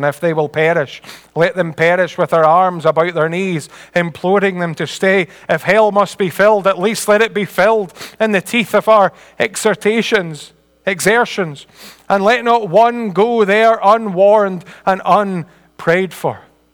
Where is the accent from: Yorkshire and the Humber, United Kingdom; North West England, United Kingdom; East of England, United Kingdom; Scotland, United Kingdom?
Scotland, United Kingdom; Dumfries; he worked down in the Solway Firth, where I grew up, actually. I grew up down near Dumfries. I was born down there.